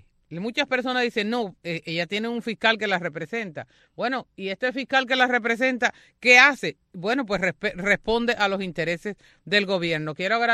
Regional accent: Cuba; moved away; Yo soy parte de Cuba aún estando aquí.

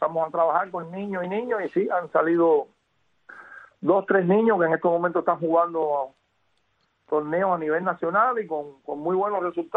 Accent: Pinar del Río, Cuba; Yo nací en un barrio bastante humilde en Pinar del Río

